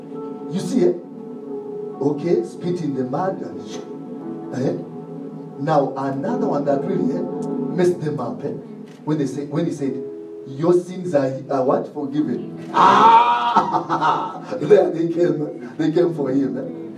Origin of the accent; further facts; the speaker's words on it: Kenya; For us Kenyans, now you see, now you've entered now their realm of operation.